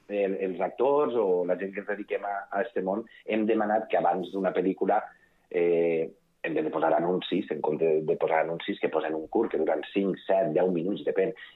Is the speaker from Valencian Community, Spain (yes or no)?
yes; Vila-real, Valencian Community, Spain; Sí que és veritat que jo soc de Vila-real